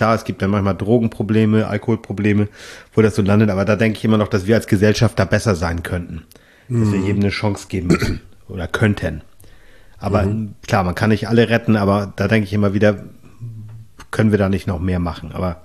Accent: Lübeck, Schleswig-Holstein, Germany; now in Flensburg, Germany; in meiner alten Heimatstadt Lübeck

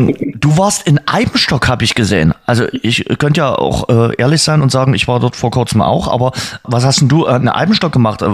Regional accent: Dresden, Saxony, Germany; Ich bin ja oben in Bühler-Weißer Hirsch groß geworden

